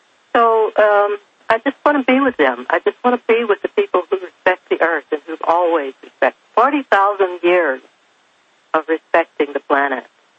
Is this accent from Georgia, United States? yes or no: yes; Georgia, United States; Well, I grew up in Georgia, and I grew up under apartheid in the South and segregation.